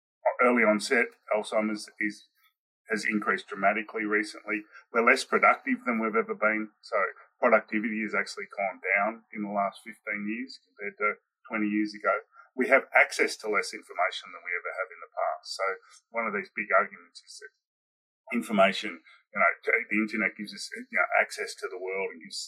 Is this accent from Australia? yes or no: yes; Australia; I am Australian.